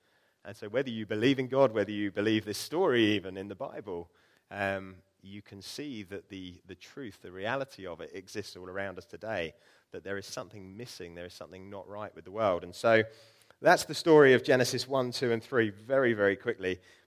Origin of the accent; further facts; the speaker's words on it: Bognor Regis, South East England, United Kingdom; now in Midhurst, United Kingdom; I grew up in Bognor and I now live in Midhurst